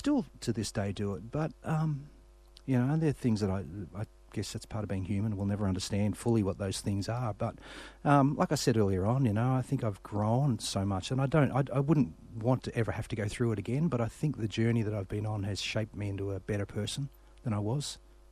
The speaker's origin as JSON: {"language": "English", "town": "Belfast", "region": "Northern Ireland", "country": "United Kingdom", "said": "I'm Irish, so, you know, it's I was born in Northern Ireland. I'm from Belfast originally"}